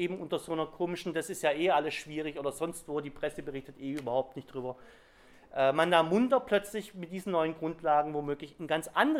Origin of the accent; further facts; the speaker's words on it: Baden-Württemberg, Germany; Ich komme ja aus Schwaben